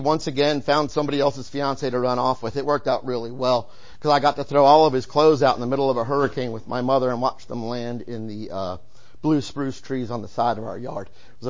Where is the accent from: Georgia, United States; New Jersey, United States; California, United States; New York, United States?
New Jersey, United States; I'm also from New Jersey, so I talk really fast.